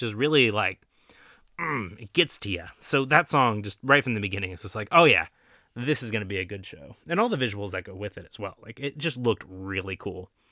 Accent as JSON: {"language": "English", "country": "United States", "said": "I'm American, so I'm just going to call him Ultraman Z."}